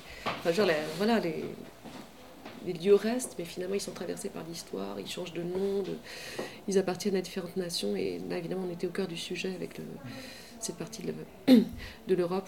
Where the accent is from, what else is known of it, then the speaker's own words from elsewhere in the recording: Belgium; born there; moi aussi je suis née en Belgique et je suis encore belge